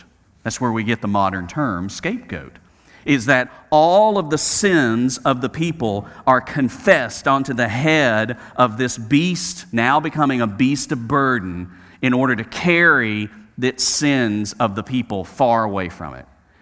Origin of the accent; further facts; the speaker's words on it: Alabama, United States; I mean, I know I'm from Alabama, but come on.